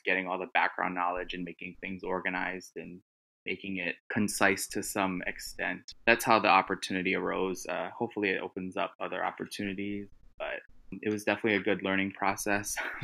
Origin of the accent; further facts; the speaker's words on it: Hawaii, United States; So I grew up in Hawaii and I went to undergrad in Oregon.